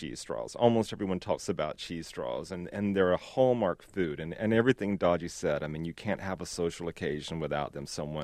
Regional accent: Alabama, United States; I'm from Alabama, and about a year and a half ago, I started traveling around the state looking for the oldest living Alabamians

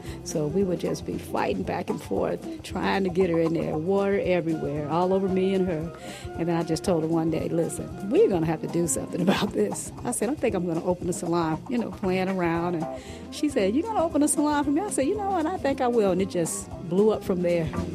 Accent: Grand Rapids, Michigan, United States; I'm from Grand Rapids, Michigan, and I'm a hairstylist

